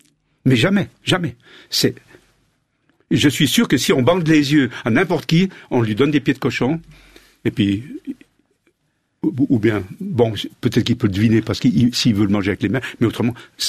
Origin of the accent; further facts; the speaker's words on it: Fribourg, Switzerland; Moi, je suis fribourgeois, mais je suis pas.